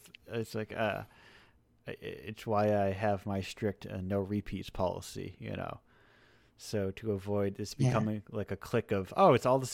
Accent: Massachusetts, United States; No, I'm from Mass.

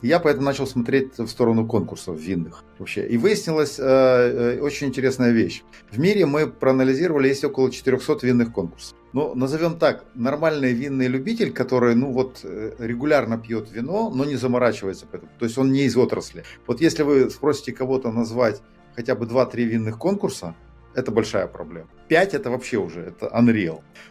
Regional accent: Moldova; я из Молдовы.

